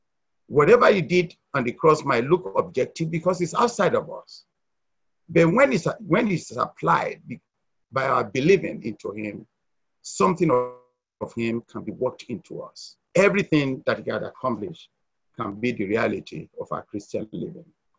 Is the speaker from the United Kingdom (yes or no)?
no; Nigeria; when I was growing up, I grew up as an Anglican because I was raised up in Nigeria and my parents were Anglican.